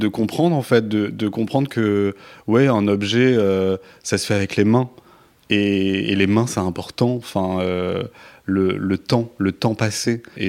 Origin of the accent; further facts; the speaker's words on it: Toulouse, Occitanie, France; now in Paris, France; Dans le sud, qui est très jolie, qui est une belle ville aussi. Mais c'est vrai que je suis arrivé à Paris